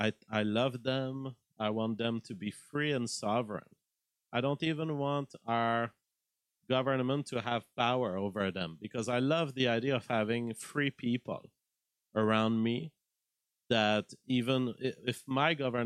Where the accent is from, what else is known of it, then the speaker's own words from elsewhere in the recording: Canada; I'm not a member of it because I'm a Canadian.